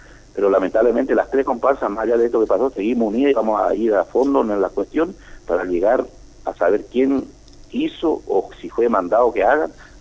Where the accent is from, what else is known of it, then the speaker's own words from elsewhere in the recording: Gobernador Virasoro, Corrientes, Argentina; porque si bien somos de Virasoro